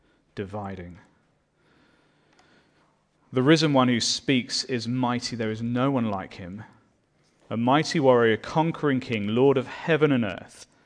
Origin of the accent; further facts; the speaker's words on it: United Kingdom; As a British subject, a citizen, if you ever meet King Charles, you are either meant to curtsy, if you're a woman, or you bow